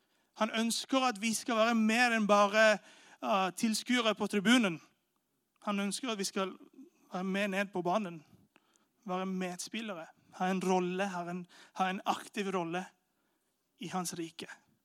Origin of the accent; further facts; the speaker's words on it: India; also born or lived in Venezuela; now in Norway; Jeg kommer da fra en latinsk kultur. Og i en latinsk kultur, jeg kommer fra Venezuela, for dere som ikke kjenner meg, ble oppvokst i India.